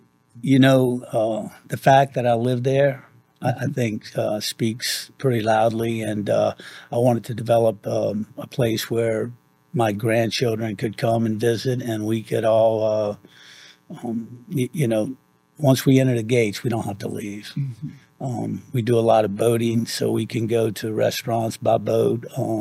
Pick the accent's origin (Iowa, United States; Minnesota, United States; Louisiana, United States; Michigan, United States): Louisiana, United States; So we're from South Louisiana, below New Orleans, and this landscape here at Churchill Oaks reminds me a lot of where I grew up.